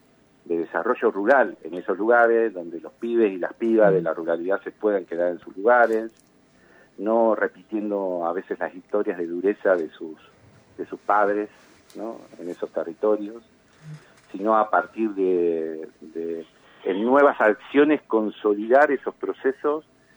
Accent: Tandil, Buenos Aires Province, Argentina; Yo estoy a punto de cumplir 50 años y soy de Tandil.

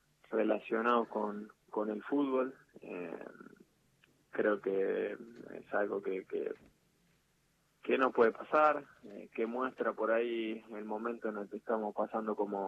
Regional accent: La Borde, Córdoba, Argentina; born there; En La Borde. La Borde, provincia de Córdoba, un pueblo al sureste de la provincia, de 6.000 habitantes más o menos. Y bueno, después cuando fui a hacer inferiores en Belgrano, ya mi familia se radicó en Carlos Paz

